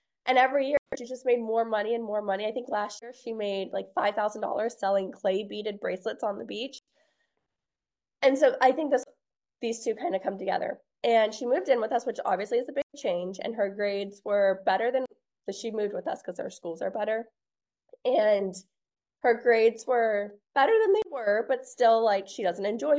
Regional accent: Guam; telling her about my childhood growing up on Guam. And we had talked about it.

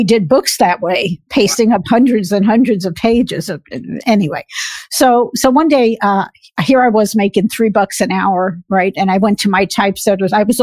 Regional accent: New York, United States; moved away; because I'm from New York and just basically middle-class family. My dad worked for Con Edison, working in manholes all day long.

